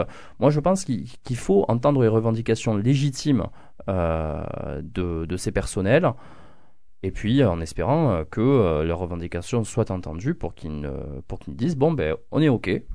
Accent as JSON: {"language": "French", "region": "Occitanie", "country": "France", "said": "Je viens du Gers, à la campagne, et sans aucune condescendance, parce que j'en viens."}